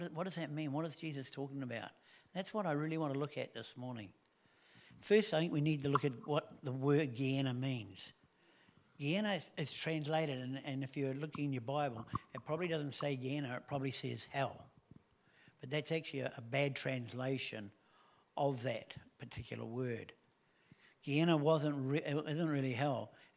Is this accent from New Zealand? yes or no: yes; Helensville, Auckland, New Zealand; I grew up in Helensville, which is a small town.